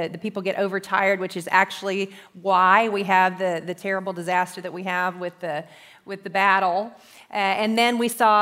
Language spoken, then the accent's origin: English; Texas, United States; I grew up in Texas, and I know a water moccasin when I see one.